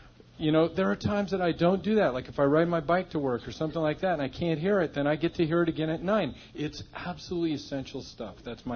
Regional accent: Berkeley, California, United States; But I've been listening since about the 70s, early 70s, when I grew up in Berkeley.

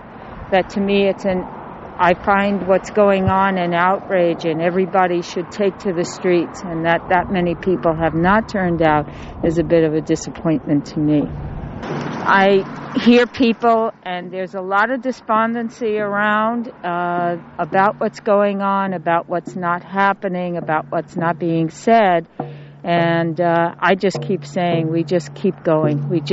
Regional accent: Tenants Harbor, Maine, United States; and I'm from Tenants Harbor.

